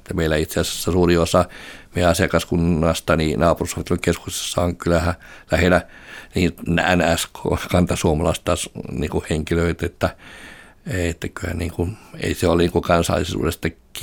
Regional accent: Helsinki, Uusimaa, Finland; Ne äänet, mitkä tuli suurperheestä ja rappukäytävässä, niin kuin meillä Roihuvuodessa oli yli 20kin lasta, mutta ei kukaan sitä hirveästi välittänyt sitä melusta silloin.

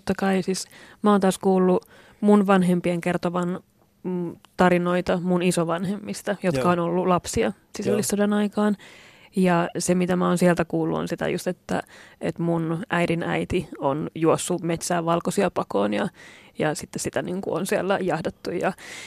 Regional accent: Lahti, Päijät-Häme, Finland; mä oon kasvanut Lahdessa, siellä oli Hennalan vankileirit. Mä oon itse asiassa kotoisin alueelta, joka oli Metsäkangas, ja siellä oli Kärpäsen koulu. Mä oon käynyt ala-asteeni Kärpäsen koulussa

